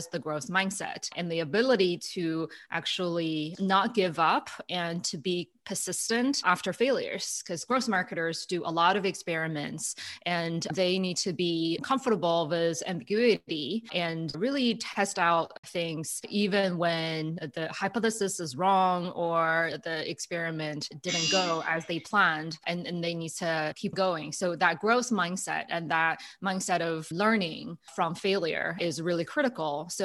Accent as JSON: {"language": "English", "country": "China", "second_language": "English", "moved": "as an adult", "lives_now": "United States", "said": "I'm originally from China and I'm an immigrant. I came to the US after college for grad school and I stayed ever since."}